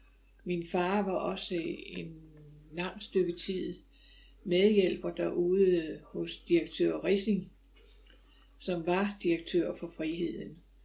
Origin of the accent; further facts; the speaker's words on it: Aarhus, Central Denmark Region, Denmark; born there; jeg er født i Aarhus i Montanagade nummer 8.